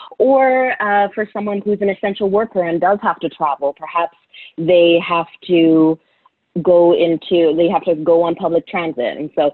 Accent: Canada; And so I'm in Canada, I'm Canadian, and so focusing on the Canadian perspective

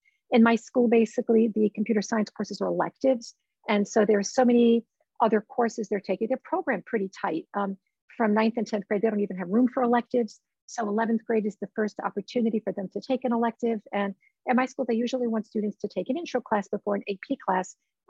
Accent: New York City, New York, United States; I'm here from New York City

